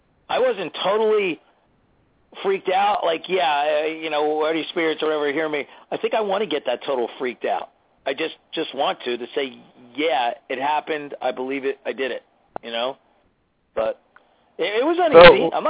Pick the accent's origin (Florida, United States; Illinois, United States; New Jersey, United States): New Jersey, United States; because I'm not from Virginia. I'm from New Jersey, any crap like that.